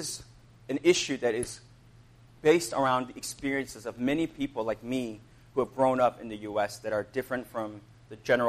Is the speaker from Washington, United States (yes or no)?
no; Illinois, United States; It's one of many stories I have about my growing up in Illinois for a few years.